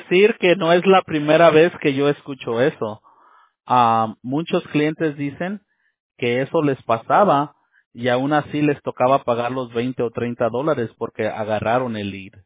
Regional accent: Monterrey, Nuevo León, Mexico; yo soy de Monterrey, allá del norte, donde sea el cabrito.

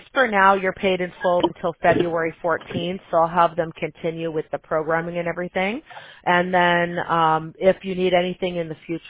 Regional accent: Chicago, Illinois, United States; now in California, United States; Me growing up in Chicago, I never knew that because, now we're in California, and it's a whole different feel to go in the Pacific Ocean as opposed to Lake Michigan

